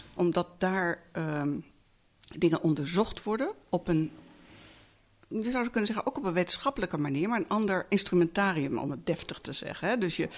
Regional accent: Netherlands; Alleen, ik kom uit Nederland, dus ik kan niet zomaar een andere cultuur mij toe-eigenen en omhelzen.

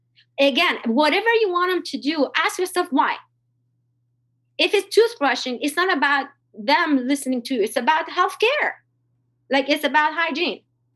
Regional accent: Iran; I'm from Iran.

